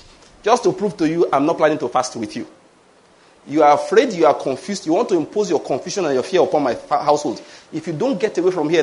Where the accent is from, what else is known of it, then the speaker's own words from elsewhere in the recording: Western Nigeria, Nigeria; now in Eastern Nigeria; You know, maybe that's part of my issue. I grew up in the West.